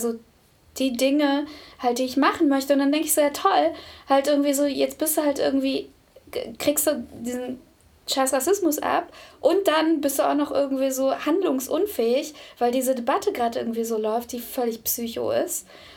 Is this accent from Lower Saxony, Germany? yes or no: yes; Wolfsburg, Lower Saxony, Germany; Ich bin ja in Wolfsburg groß geworden